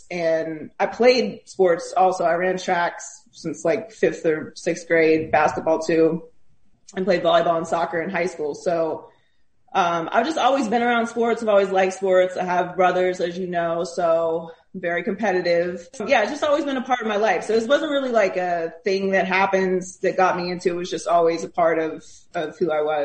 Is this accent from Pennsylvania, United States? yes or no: yes; Pittsburgh, Pennsylvania, United States; And growing up in Pittsburgh, really growing up in Pittsburgh, I think played a big part in it because I grew up around women that were big sports fans.